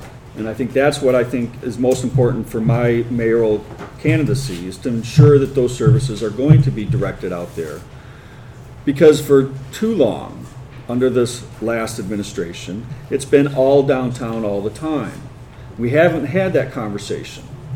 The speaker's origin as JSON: {"language": "English", "town": "Ann Arbor", "region": "Michigan", "country": "United States", "tie": "born or raised there", "said": "As I mentioned earlier, I grew up in Ann Arbor and with a lot of friends here on the north side."}